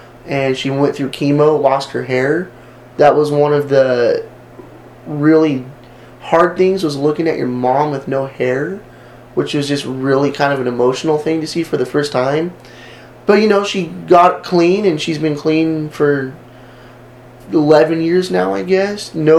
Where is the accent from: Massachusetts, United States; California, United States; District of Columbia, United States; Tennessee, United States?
California, United States; Los Angeles; also born or lived in Oklahoma City; now in Brownwood, United States; That's where I'm originally from. I was adopted from Oklahoma City, grew up in Los Angeles, and then found myself here in Brownwood, Texas, out of all places.